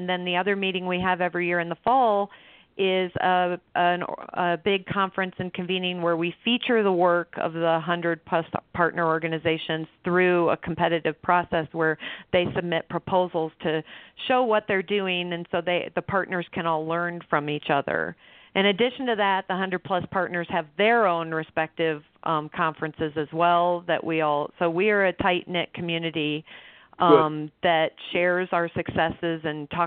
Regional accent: Indiana, United States; We move around the country, Larry, and this year I'm choosing to go back to my home state.

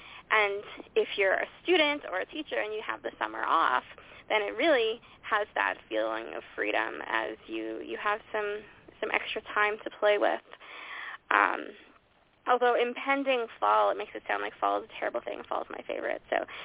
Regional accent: Canada; I know that's super stereotypical, but I'm Canadian. I'm talking about myself.

